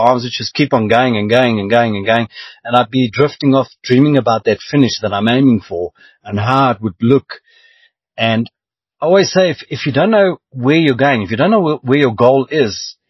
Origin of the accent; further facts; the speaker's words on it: South Africa; So I'm South African through and through. I'm African.